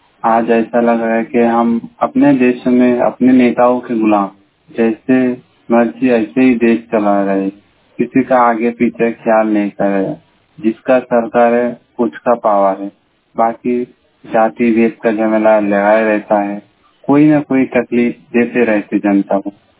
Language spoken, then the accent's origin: Hindi; West Bengal, India; मैं वेस्ट बंगाल से हूँ।